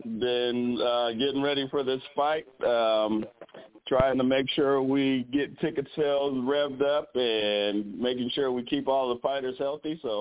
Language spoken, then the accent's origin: English; the South, United States; I'm from the South, so it could be possible.